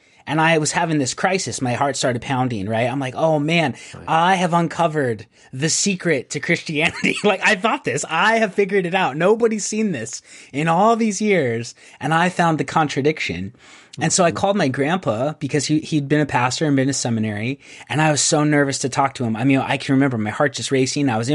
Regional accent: Arizona, United States; I'm from Northern Arizona, which is, there's a ton of Mormons up there.

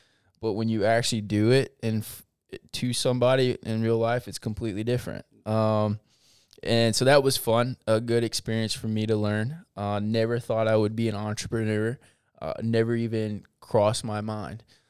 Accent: Kentucky, United States; also born or lived in Lexington / Illinois; now in Atlanta, United States; I have lived in Atlanta for 2 years now. I grew up in Kentucky, where I moved around a couple of times, where I lived in Illinois, and then moved back to Kentucky. Pretty much call myself a Kentuckian because I spent, 15 years of my life there.

